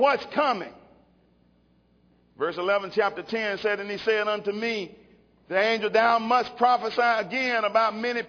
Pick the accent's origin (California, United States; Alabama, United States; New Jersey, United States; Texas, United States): Alabama, United States; I was raised in Alabama. Prejudice is all get out.